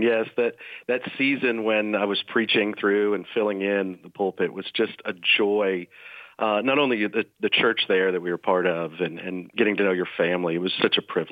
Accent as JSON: {"language": "English", "town": "McKinney", "region": "Texas", "country": "United States", "tie": "born or raised there", "said": "So I grew up in North Texas. I grew up at First Baptist McKinney, was the church I grew up in."}